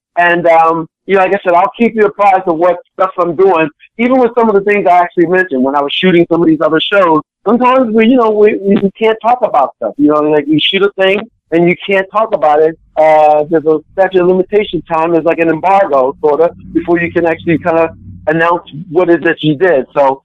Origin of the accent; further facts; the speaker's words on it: Baltimore, Maryland, United States; Plus, hey, I'm from Baltimore, so it was like a free trip to see the family.